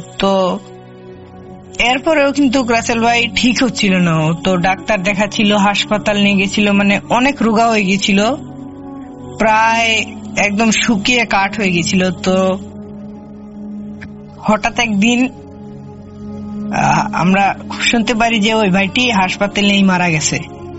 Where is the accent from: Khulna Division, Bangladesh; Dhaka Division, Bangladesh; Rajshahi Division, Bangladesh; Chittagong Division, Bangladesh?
Dhaka Division, Bangladesh; Kapasia; আমার বাড়ি ঢাকা গাজীপুর কাপাসিয়ার একটি গ্রামে, গ্রামের নামটি বলছি না।